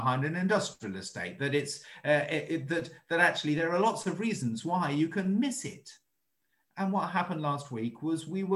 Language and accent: English; King's Lynn, East of England, United Kingdom; So I grew up near King's Lynn.